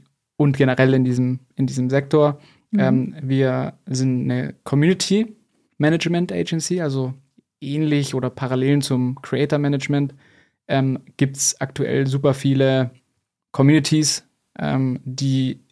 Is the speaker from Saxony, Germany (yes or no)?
no; Munich, Bavaria, Germany; now in Berlin, Germany; bin dann von Prag nach Berlin. Aber ich komme aus München, also bei München. Genau, da habe ich gewohnt. Den Großteil meines Lebens.